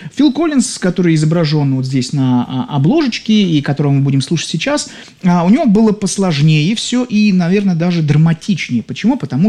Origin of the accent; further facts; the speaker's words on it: Saint Petersburg, Russia; я из Санкт-Петербурга.